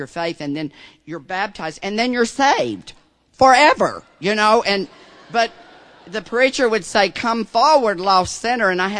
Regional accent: Deep South, United States; Now, I grew up in the Deep South.

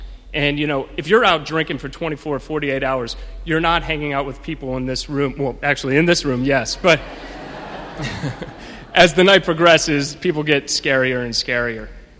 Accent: New York City, New York, United States; also born or lived in Virginia; I was born in Virginia, but grew up here in New York City.

